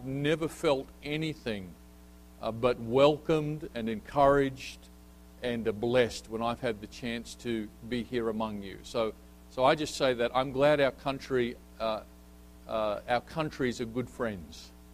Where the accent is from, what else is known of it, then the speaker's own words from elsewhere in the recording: Australia; I'm an Australian. I love Australia. I'm a passionate Australian.